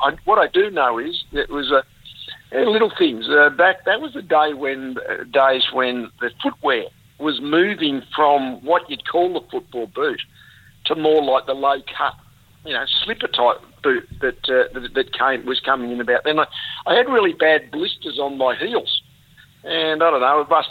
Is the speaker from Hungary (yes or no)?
no; Chelsea, Victoria, Australia; No, I came from Chelsea out in the suburbs, and I played the year before as a 16-year-old.